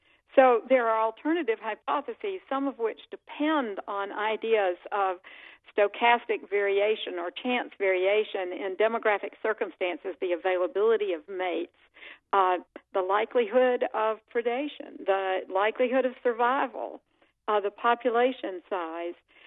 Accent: the South, United States; I grew up in the South. I know women are competitive, so I imagine flies were.

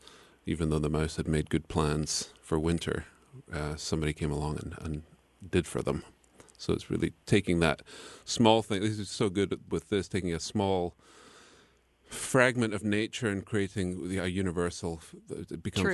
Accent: Scotland, United Kingdom; well, the UK, but yeah, I was born in Scotland.

